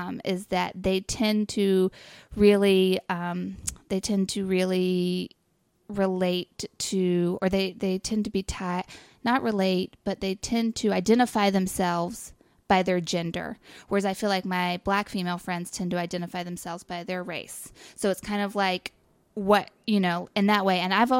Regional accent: North Carolina, United States; also born or lived in Savannah, United States; growing up in North Carolina, and I lived in Savannah for a while

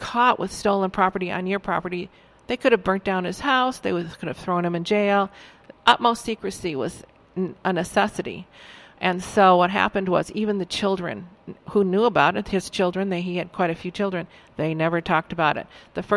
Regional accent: Wisconsin, United States; I'm not from Iowa. I'm from Wisconsin. I really didn't understand Iowa history.

